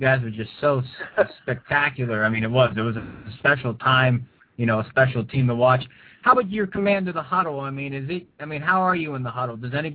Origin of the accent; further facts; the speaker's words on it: Ohio, United States; See, I'm from Ohio